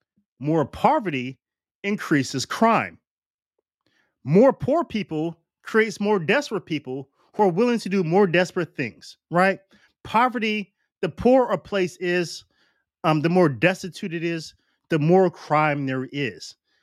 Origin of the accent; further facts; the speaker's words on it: Warren, Ohio, United States; I grew up in Warren, Ohio.